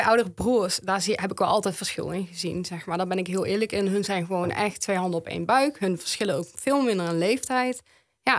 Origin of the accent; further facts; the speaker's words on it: Reuver, Limburg, Netherlands; 24 jaar, ja. En ik ben eigenlijk opgegroeid in Reuven